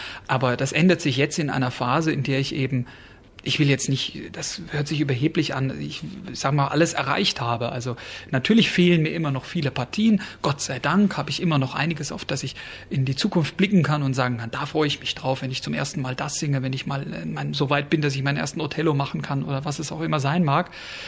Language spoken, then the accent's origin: German; Germany; als Deutscher müsste man ja annehmen, nachdem das die meisten Opernhäuser der Welt ja doch in Deutschland stehen, dass man hier kontinuierlich immer weiter nach oben kommt.